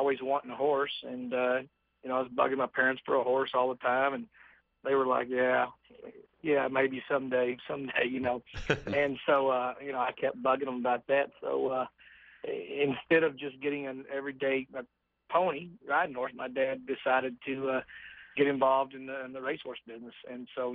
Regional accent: Texas, United States; Like I said, I grew up in the city between Dallas and Fort Worth there. And we didn't have pari-mutuel wagering at that time in Texas.

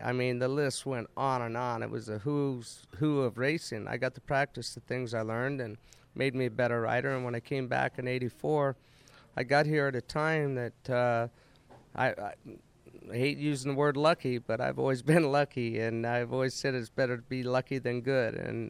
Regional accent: Boise, Idaho, United States; I was a kid from Boise, Idaho, and it lasted 3 months.

